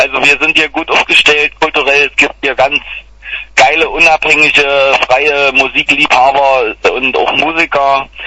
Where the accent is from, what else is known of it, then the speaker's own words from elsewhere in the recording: Brandenburg, Germany; Ich bin eigentlich Brandenburger, ja